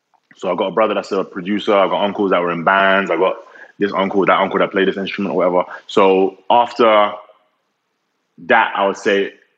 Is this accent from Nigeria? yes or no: yes; Nigeria; So I've lived in 4 different countries. I've lived in, you know, I'm Nigerian, but I don't think I had a typical Nigerian upbringing